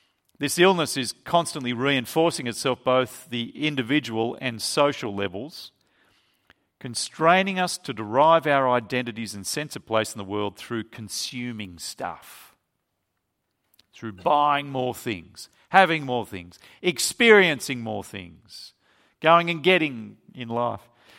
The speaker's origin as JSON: {"language": "English", "country": "Australia", "said": "And I'm an Australian. Australians like good coffee."}